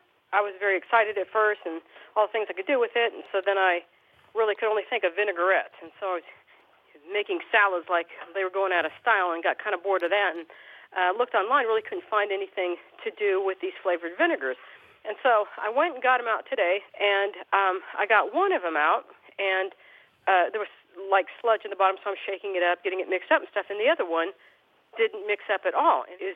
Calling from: Madison, Alabama, United States; Madison, Alabama.

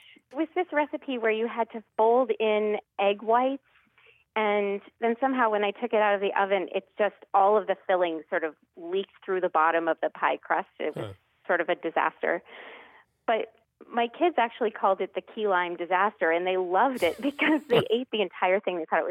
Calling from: Lexington, Massachusetts, United States; I'm calling from Lexington, Massachusetts.

